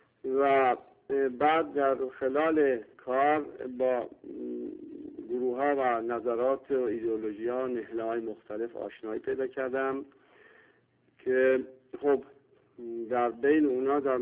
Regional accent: Iran; برای من و به عنوان یک ایرانی و یک انسان ملی بهترین راه تشخیص دادم

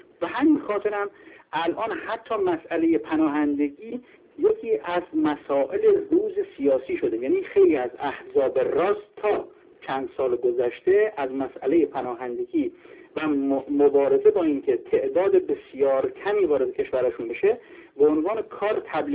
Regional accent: Mehran, Ilam, Iran; بچه مهران هستم و جزء استان ایران، این کافی بود

